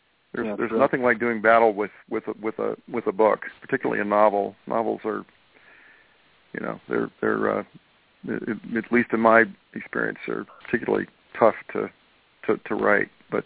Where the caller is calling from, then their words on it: Los Angeles, California, United States; Well, I'm calling from Echo Park.